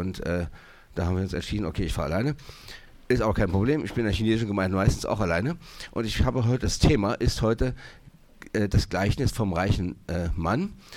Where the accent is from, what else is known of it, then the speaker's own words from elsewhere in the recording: Berlin, Germany; Ich bin Berliner und … Ich komme aus der Gemeinde Erlangen